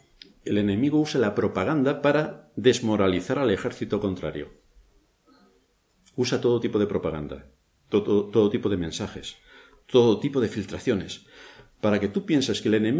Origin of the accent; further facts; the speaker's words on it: Spain; Igual que mi conducta puede demostrar que soy español